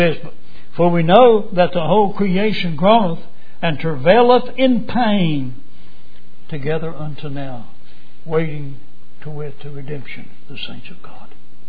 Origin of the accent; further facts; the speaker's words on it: United States; Folks, I'm glad I'm an American. There's not another nation in this world that I'd want to live in.